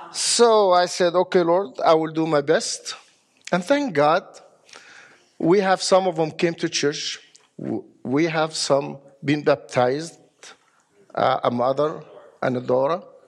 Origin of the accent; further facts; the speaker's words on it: Egypt; moved away as an adult; Remember, I came from Egypt. The Muslim there, we've been persecuted in Egypt.